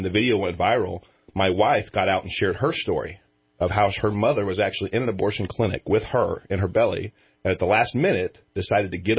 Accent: United States; And I just ran it as an American, as a Christian, as a black man, as a father, as a husband.

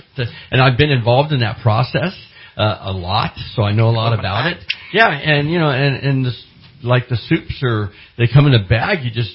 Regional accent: San Jose, California, United States; born there; I think that's where I was named after since I was born in San Jose.

